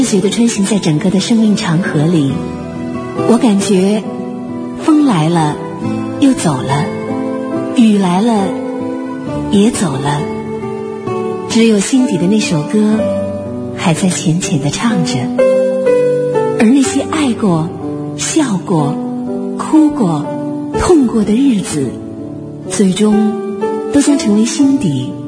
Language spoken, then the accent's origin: Chinese; northern China, China; 小时候是生活在北方，是属于一个四季分明的地方，